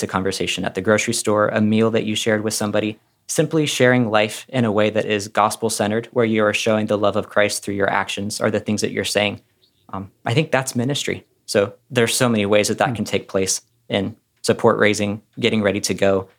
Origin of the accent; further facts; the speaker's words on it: Florida, United States; The church that I was at when I was growing up in Florida often looked to 1 Thessalonians 2:8